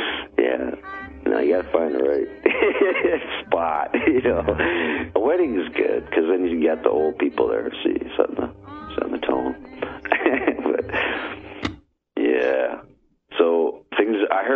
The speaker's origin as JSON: {"language": "English", "region": "the Dakotas", "country": "United States", "tie": "born or raised there", "said": "because I'm kind of a Yank. You know, I grew up in the Dakotas. So them hot, humid summers get to me a little bit."}